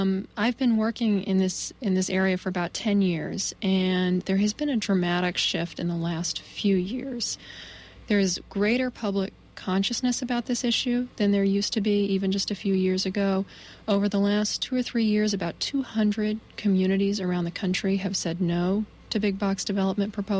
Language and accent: English; Maine, United States; Maine, my home state, just this last year passed a landmark law